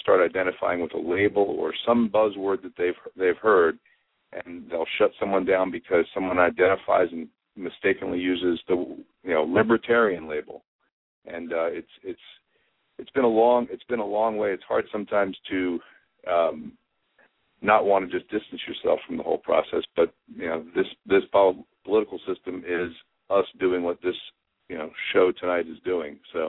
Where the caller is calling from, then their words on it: Richmond, Virginia, United States; Richmond, Virginia.